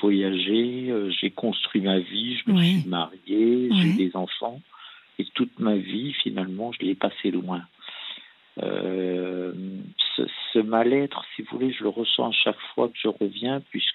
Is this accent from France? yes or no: yes; Montbéliard, Bourgogne-Franche-Comté, France; Dans un petit village à côté de Montbéliard.